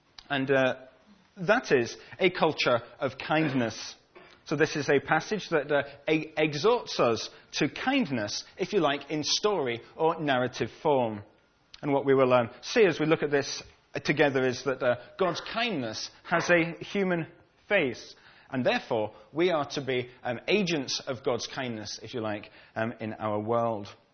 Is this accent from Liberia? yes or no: no; Scotland, United Kingdom; also born or lived in United States; When I lived in the USA, I was almost universally known on campus there as